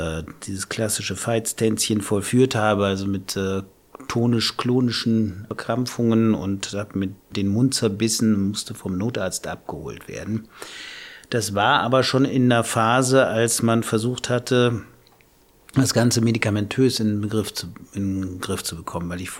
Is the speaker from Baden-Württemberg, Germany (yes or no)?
no; Cologne, North Rhine-Westphalia, Germany; ich bin komme aus Köln, bin 47 Jahre alt inzwischen. Ich lebe in Köln, bin jetzt nach Bonn mit dem Auto gekommen.